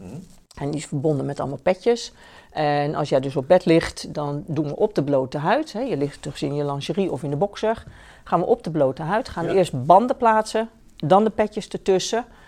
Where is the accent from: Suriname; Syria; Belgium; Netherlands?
Netherlands; Delft, South Holland; born there; En ik ben 60 jaar en ik ben geboren in Delft.